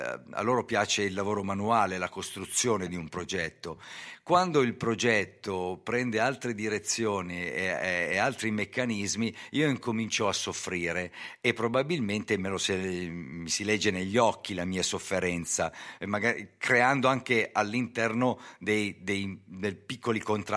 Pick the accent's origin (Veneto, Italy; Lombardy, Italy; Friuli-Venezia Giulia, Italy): Lombardy, Italy; Milan; accent: Milanese; also born or lived in Sicily; io sono cresciuto qua a Milano. Come prima hai detto tu, sono arrivato molto piccolo, era il 4 maggio, no, il 4, scusa, ottobre del 1958, avevo un anno e mezzo.